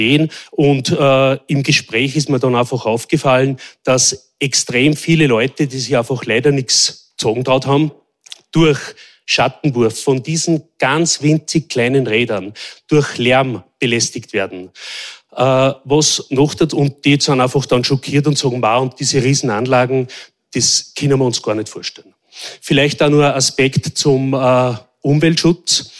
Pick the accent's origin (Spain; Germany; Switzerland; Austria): Austria; Schenkenfelden, Upper Austria; ich komme aus Schenkenfelden.